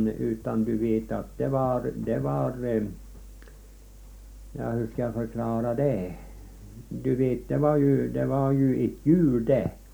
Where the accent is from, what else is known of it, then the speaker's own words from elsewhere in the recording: Stensjö, Sweden; born there; Men då bodde ju jag på Sten, jag är ju född på Stensjö